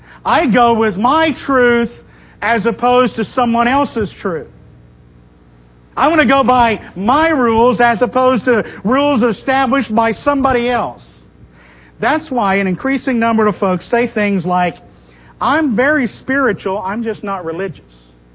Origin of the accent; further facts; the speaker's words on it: Bible Belt, United States; not just that I was born in America, but that I was born right here. That I grew up here in the buckle of the Bible Belt, and that's been a great thing.